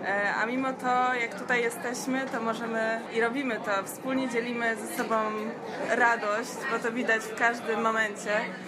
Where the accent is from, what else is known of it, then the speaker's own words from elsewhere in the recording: Poznań, Greater Poland Voivodeship, Poland; Jestem z Poznania